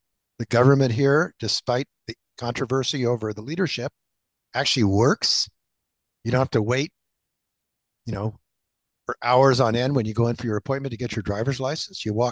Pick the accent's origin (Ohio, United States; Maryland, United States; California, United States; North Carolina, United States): California, United States; Fairfax; I grew up in Fairfax, California. It's in Marin County, and it's about 10 miles from the major freeway artery.